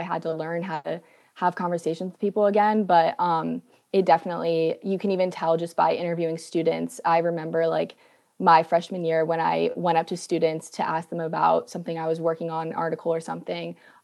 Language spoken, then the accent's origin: English; Charlotte, North Carolina, United States; I'm from Charlotte, so that's where I came from.